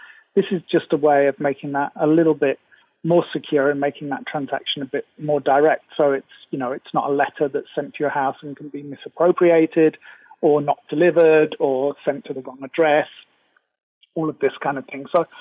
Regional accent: United Kingdom; I'm British.

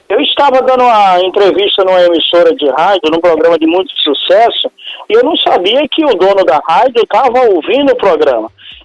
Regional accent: Bahia, Brazil; now in Tramandaí, Brazil; Eu sou da Bahia, mas hoje eu resido no litoral gaúcho.

